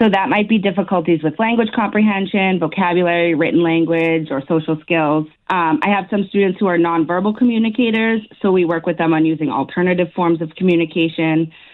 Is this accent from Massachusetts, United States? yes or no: yes; Worcester, Massachusetts, United States; from Worcester, and I can't beat Kennedy.